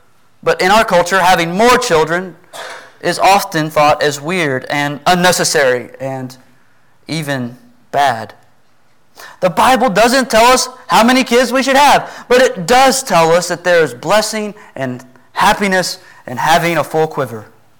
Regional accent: Texas, United States; I grew up on Noah's Ark in East Texas, okay? I love animals.

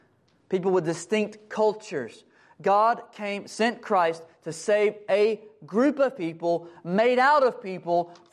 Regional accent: Texas, United States; I'm from East Texas. This is a very strange place. We even have our own language and customs.

